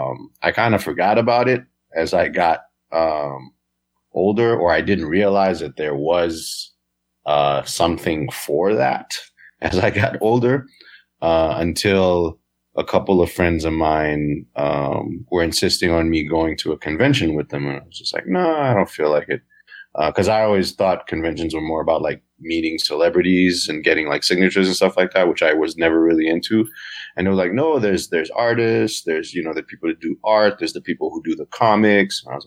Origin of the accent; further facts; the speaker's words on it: Haiti; So I grew up in Haiti, and we have Carnival over there, which is like a three-day, you know, celebration, parties and costumes and stuff like that.